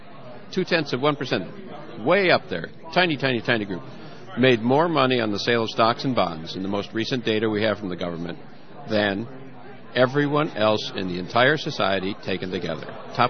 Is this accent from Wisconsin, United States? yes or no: yes; Wisconsin, United States; I'm from Wisconsin in the 1950s when Joe McCarthy covered everything. You couldn't move politically in Wisconsin.